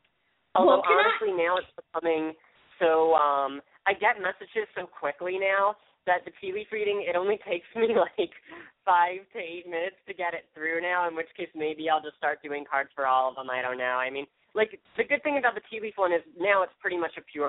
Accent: Philadelphia, Pennsylvania, United States; I was with a friend at the Philadelphia Art Museum. I'm from Philadelphia.

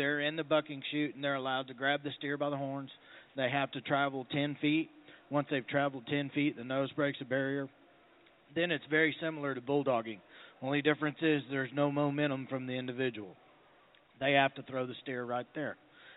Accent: Texas, United States

